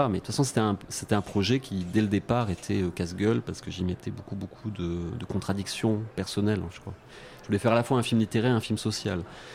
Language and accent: French; Marseille, Provence-Alpes-Côte d'Azur, France; now in Brussels, Belgium; moi je viens de France et j'aurais très bien pu atterrir à Paris si j'avais pas été Marseillais, c'est-à-dire horriblement anti-parisien. j'ai débarqué à Bruxelles en 2000